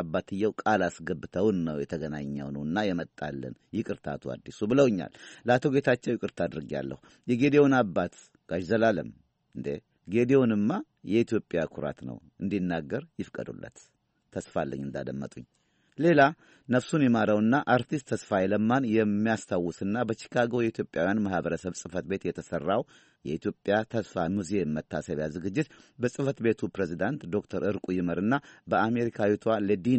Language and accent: Amharic; Tulu Dimtu, Oromia, Ethiopia; born there; በተለየ ትውልድ ቦታዬን ቱሉ ዲምቱን ስላነሳችሁልኝ ደስ ብሎኛል።